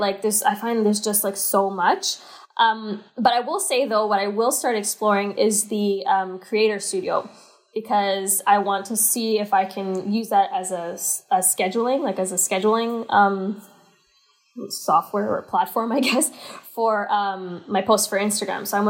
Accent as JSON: {"language": "English", "country": "Canada", "said": "I think also as like a Canadian"}